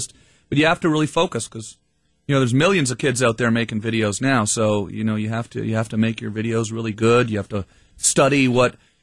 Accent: Canada; hey, I'm from Canada.

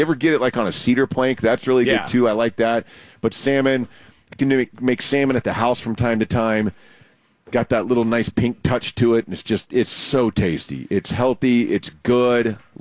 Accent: Texas, United States; So my number five, and this is a fish that growing up in Texas, we've all had a gazillion times.

